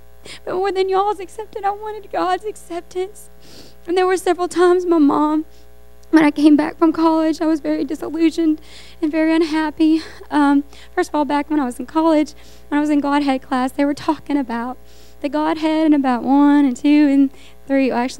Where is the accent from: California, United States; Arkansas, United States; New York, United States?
Arkansas, United States; Glenwood; I'm from Glenwood, Arkansas